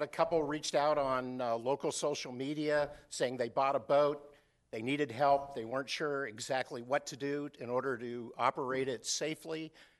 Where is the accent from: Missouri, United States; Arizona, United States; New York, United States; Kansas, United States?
Arizona, United States; Bullhead City; from Bullhead City.